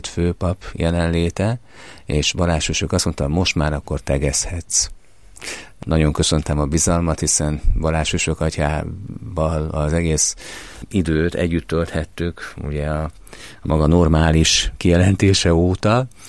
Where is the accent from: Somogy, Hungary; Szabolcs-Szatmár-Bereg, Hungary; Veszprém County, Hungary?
Somogy, Hungary; Kaposvár; amikor gyerekként Kaposváron voltunk